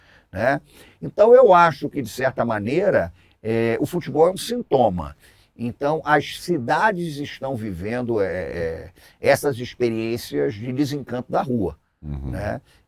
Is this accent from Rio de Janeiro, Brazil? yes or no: yes; Rio de Janeiro, Brazil; eu venho muito para São Paulo, sou do Rio de Janeiro, venho de uma família que é do Recife, né? Enfim, de Alagoas